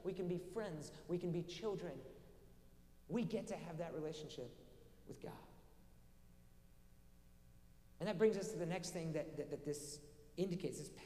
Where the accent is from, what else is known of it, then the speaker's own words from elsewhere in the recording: Pennsylvania, United States; They were getting married in Tennessee. I'm from Pennsylvania.